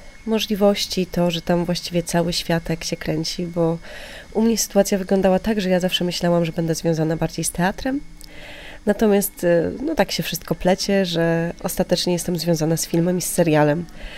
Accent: Świętokrzyskie Voivodeship, Poland; now in Warsaw, Poland; Nie, ja pochodzę w ogóle z okolic Kielc.

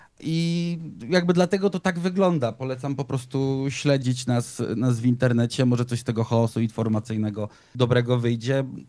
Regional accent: Olsztyn, Warmian-Masurian Voivodeship, Poland; Ja bym bardzo chętnie przyjechał z … do Olsztyna, ponieważ jest to moje rodzinne miasto, w którym się urodziłem, chodziłem do szkoły

